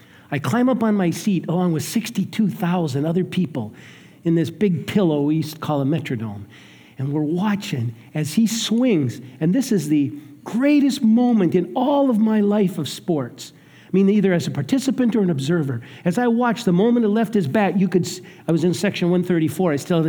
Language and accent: English; Minnesota, United States; I'm from Minnesota, and Minnesota has just produced so many losers and people who finish second.